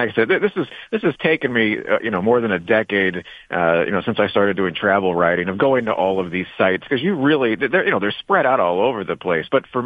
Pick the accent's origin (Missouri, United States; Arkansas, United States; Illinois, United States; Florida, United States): Missouri, United States; Yeah, my home state of Missouri. Yeah, I love the Truman Library.